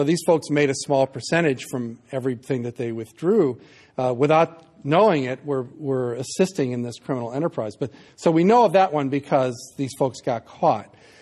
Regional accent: Missouri, United States; That's sort of out of my pay grade. I'm from Missouri.

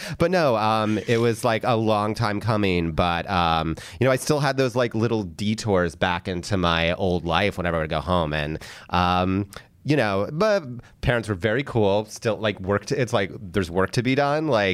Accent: New York, United States; now in Los Angeles, United States; Because, you know, I'm from New York, but I started transition when I was living out here.

